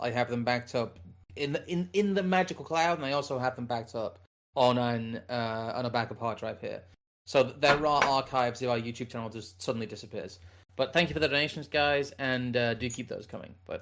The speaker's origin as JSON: {"language": "English", "country": "United States", "said": "Also, as an American, I look forward to hearing about someone else's political nightmare from the early 2000s."}